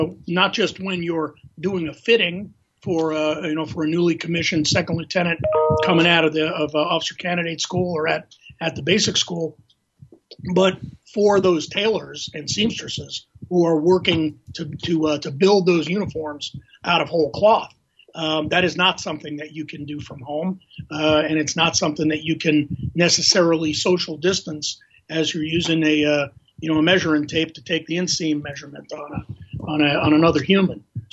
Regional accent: New York City, New York, United States; You mentioned New York City, my hometown.

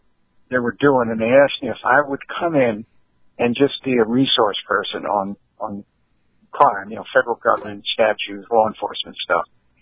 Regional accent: Philadelphia, Pennsylvania, United States; I'm like Italian from South Philly.

